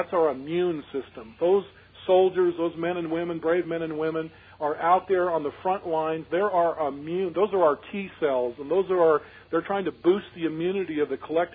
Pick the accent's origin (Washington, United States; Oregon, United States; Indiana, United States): Washington, United States; Seattle; I was born and raised in the Seattle, Washington area, and I was raised at the base of Mount Rainier.